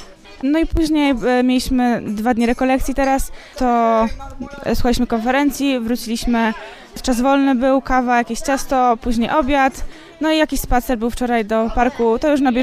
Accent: Krotoszyn, Greater Poland Voivodeship, Poland; przyjechałam z Krotoszyna, mam 17 lat.

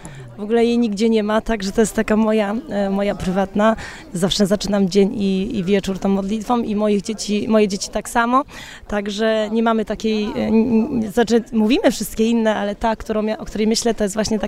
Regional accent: Ociąż, Greater Poland Voivodeship, Poland; Ja jestem z Ociąża, w ogóle nie z tej parafii

